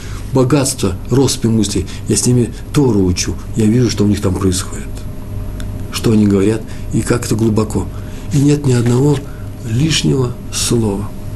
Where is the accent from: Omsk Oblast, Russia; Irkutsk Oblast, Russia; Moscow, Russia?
Moscow, Russia; Такого я в России никогда не видал. Я из Москвы во многих городах бывал.